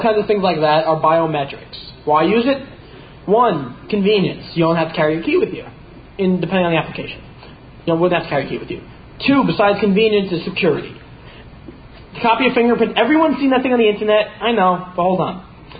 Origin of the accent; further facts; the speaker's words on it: New Jersey, United States; I'm from Jersey.